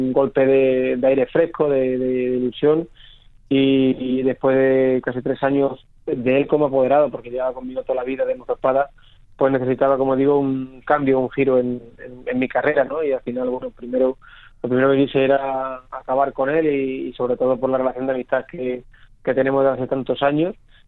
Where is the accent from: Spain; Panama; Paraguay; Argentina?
Spain; Olivenza, Extremadura; Estaba fuera de Olivenza, de mi tierra